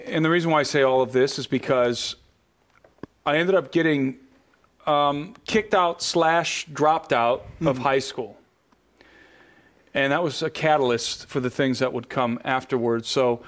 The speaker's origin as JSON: {"language": "English", "town": "Brook Park", "region": "Ohio", "country": "United States", "tie": "born or raised there", "also_born_or_lived": "Cleveland", "said": "So I grew up in Cleveland. I grew up in Brook Park, actually, a suburb of Cleveland."}